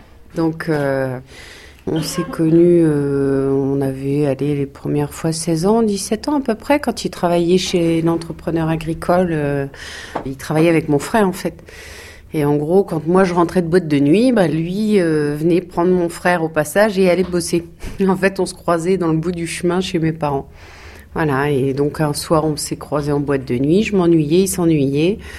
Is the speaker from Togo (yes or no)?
no; Tracy-sur-Mer, Normandy, France; Moi, je viens de Tracy-sur-Mer, le village juste à côté. Mes parents étaient éleveurs laitiers aussi.